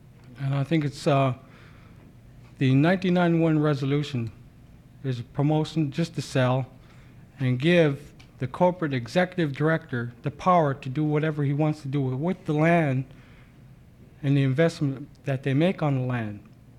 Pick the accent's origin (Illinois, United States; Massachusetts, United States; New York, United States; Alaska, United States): Alaska, United States; Port Graham; also born or lived in Casillo Ferry; I'm from Port Graham.